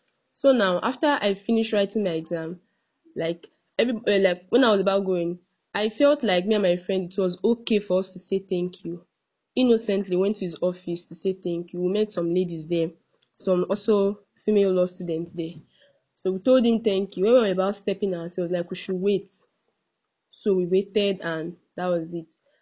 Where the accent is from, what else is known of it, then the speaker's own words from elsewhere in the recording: Edo, Nigeria; He asked me where I'm from because I'm actually from Edo State.